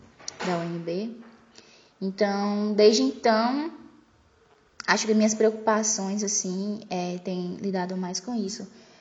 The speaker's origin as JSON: {"language": "Portuguese", "town": "Angical", "region": "Bahia", "country": "Brazil", "tie": "born or raised there", "said": "Ela fica a uns 300 quilômetros da minha cidade natal, em Angical, então tem que repensar a logística, né, no interior da Bahia."}